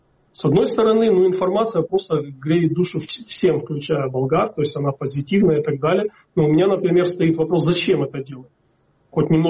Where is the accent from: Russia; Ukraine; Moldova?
Ukraine; я, как и вы, как и любой украинец